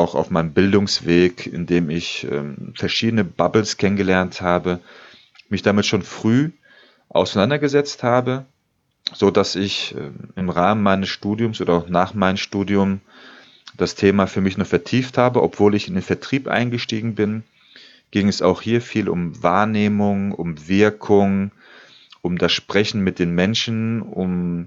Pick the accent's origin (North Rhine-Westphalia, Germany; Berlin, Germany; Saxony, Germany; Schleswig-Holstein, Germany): North Rhine-Westphalia, Germany; Dortmund; born there; now in Aachen, Germany; ich komme aus Aachen, beziehungsweise ich lebe in Aachen, bin aber gebürtiger Dortmunder und habe von Kind auf immer unheimlich viele verschiedene Bubbles kennengelernt. Ich habe einen türkischsprachigen Namen, dementsprechend bin ich auch in einer türkischen Familie groß geworden